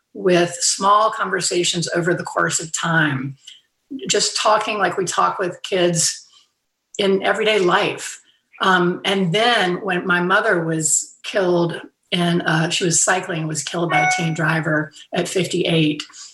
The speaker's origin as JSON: {"language": "English", "town": "Fairhope", "region": "Alabama", "country": "United States", "tie": "born or raised there", "said": "I haven't been to my hometown in Fairhope, Alabama in 2 years because of pandemic. But this year I am going back home."}